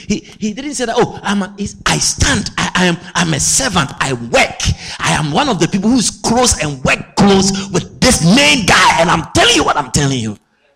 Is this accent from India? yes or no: no; Ghana; Now, even me as a Ghanaian, and Ghanaians in general, I mean, Lighthouse came from Ghana, even as Ghanaians in general, we struggle with Bishop.